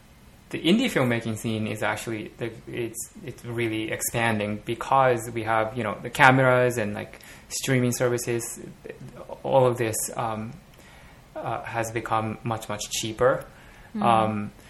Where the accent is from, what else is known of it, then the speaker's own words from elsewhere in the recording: Japan; English is a second language; I was born and raised in Japan. I went to, you know, public schools